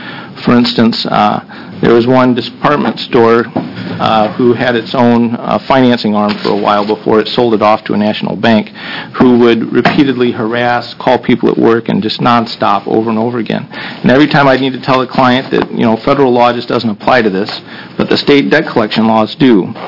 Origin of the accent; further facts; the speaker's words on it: Ohio, United States; I know that I grew up in Ohio, and I'm a product of the Ohio public school system, so I can blame it all on that.